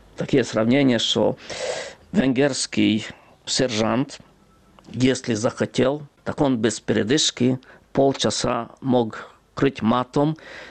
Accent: Zakarpattia Oblast, Ukraine; Я никогда не жалел, что я коренный житель Закарпаття и никогда не имел намерения уехать из Закарпаття.

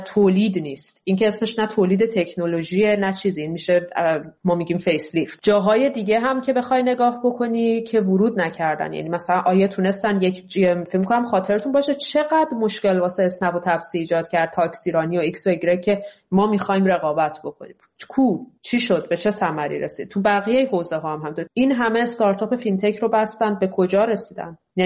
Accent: Iran; born or raised there; moved away as an adult

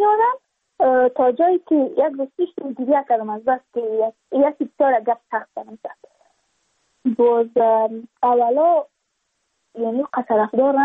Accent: Badakhshan, Afghanistan; چون ما از بدخشان هستیم

